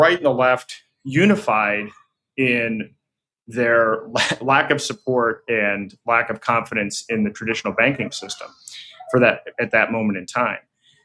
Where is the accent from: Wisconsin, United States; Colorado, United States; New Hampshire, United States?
New Hampshire, United States; speaking at a conference in my home state of New Hampshire